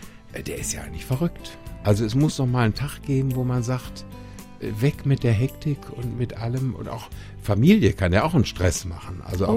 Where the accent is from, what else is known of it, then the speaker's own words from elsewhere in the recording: North Rhine-Westphalia, Germany; Also, ich bin ja aus Ostwestfalen und Ostwestfalen gelten als stur, wissen, was sie wollen, und Sturmfest.